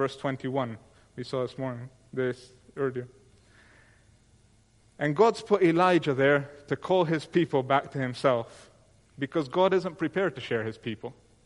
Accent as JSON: {"language": "English", "country": "Colombia", "said": "I come from Colombia"}